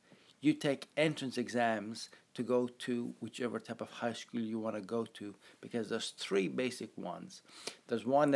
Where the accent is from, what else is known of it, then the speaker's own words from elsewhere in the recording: Ireland; growing up in Ireland, that's probably my hometown